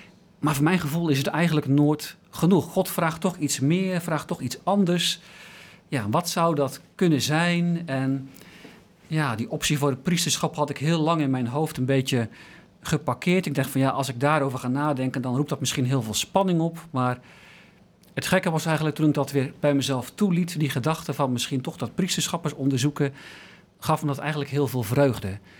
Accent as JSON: {"language": "Dutch", "town": "Dordrecht", "region": "South Holland", "country": "Netherlands", "said": "VWO gedaan in Dordrecht, waar ik vandaan kom."}